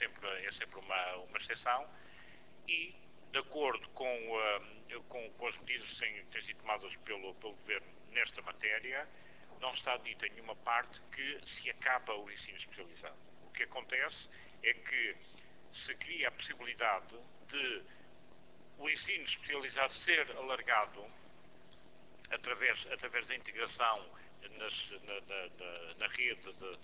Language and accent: Portuguese; Azores, Portugal; Eu sou açoriano.